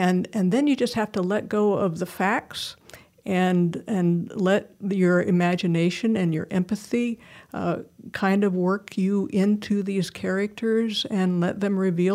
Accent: Ohio, United States; moved away; I grew up in Ohio and moved here in 2000, so it's a second home now

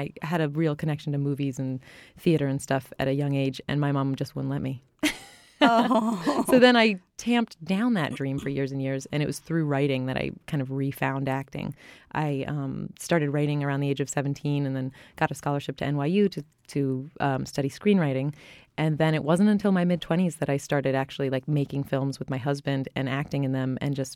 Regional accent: Fargo, North Dakota, United States; born there; I was born here. I was born in Fargo, North Dakota, which is so weird.

